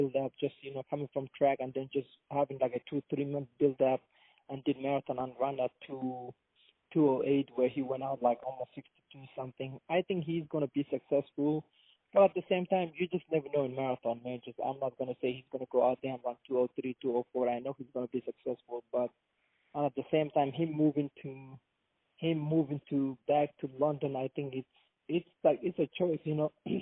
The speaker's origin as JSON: {"language": "English", "country": "Somalia", "said": "because we're from Somalia. I'm from the same. We're from the same region"}